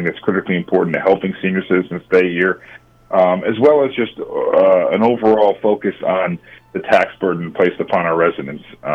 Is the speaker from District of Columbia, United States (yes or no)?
no; Brookfield, Connecticut, United States; I ran for state representative of the 107th District, which includes my hometown of Brookfield, as I mentioned.